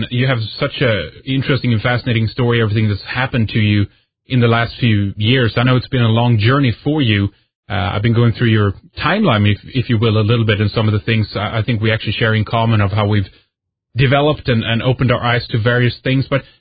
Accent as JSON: {"language": "English", "country": "Sweden", "said": "from Sweden"}